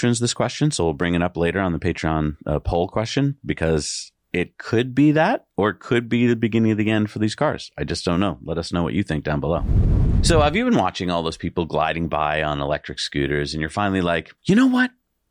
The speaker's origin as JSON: {"language": "English", "region": "New England", "country": "United States", "said": "I mean, we're from New England. We know what we're talking about."}